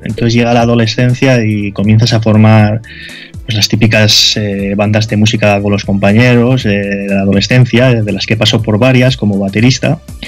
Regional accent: Pamplona, Navarre, Spain; Bueno, yo soy navarro, de Pamplona.

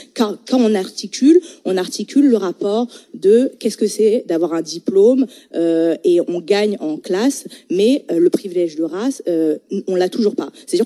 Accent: Haiti; Je n'ai pas la même vie en tant que haïtienne

